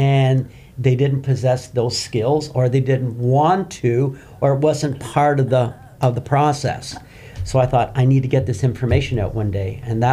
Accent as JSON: {"language": "English", "country": "Canada", "said": "I'm originally from Canada, so I worked for the Canadian government for a number of years."}